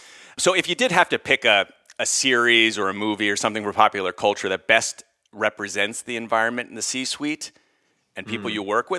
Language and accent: English; Pennsylvania, United States; That's coming from me, a guy who grew up outside of Philly.